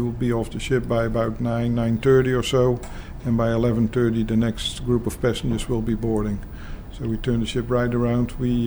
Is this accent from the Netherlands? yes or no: yes; Roosendaal, North Brabant, Netherlands; English is a second language; I'm originally from the Netherlands, from a town called Roosendaal, right on the border with Belgium. If you ever traveled by train from, say, Amsterdam to Paris, you came by my house.